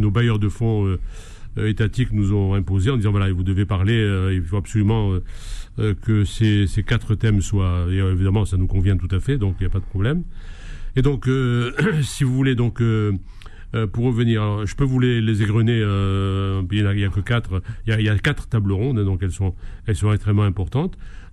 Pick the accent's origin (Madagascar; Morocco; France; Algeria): Algeria; Constantine, Constantine Province; born there; Moi, je suis né à Constantine, qui est une ville turque.